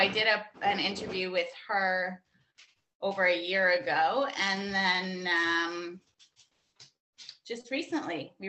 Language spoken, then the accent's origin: English; Canada; Born and raised in Canada.